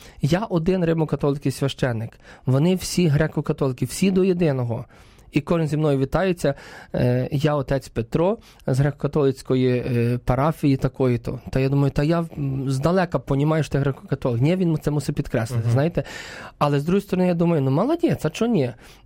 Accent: Brovary, Kyiv Oblast, Ukraine; also born or lived in Bedrykivtsi; я є з Броварів, я є з орденом Паулінів, я народився в Бедриківці, я на Україні живу, я є римо-католицький священник

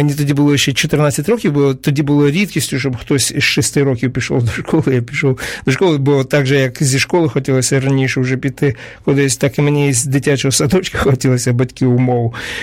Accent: Kharkiv, Kharkiv Oblast, Ukraine; now in Kyiv, Ukraine; а потім переїхав до Києва. Бо я дуже хотів чомусь жити в Києві, хоча я родом з Харкова, але от хотів жити в Києві.

